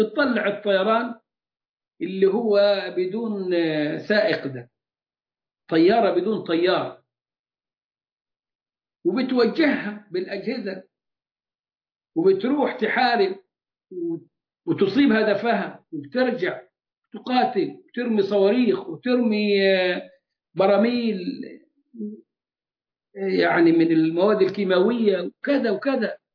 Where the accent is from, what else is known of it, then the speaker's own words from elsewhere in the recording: Egypt; واللي موجود عندنا في مصر؟